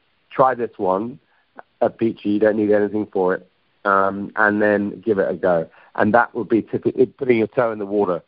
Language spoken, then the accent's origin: English; United Kingdom; I'm British and I live in London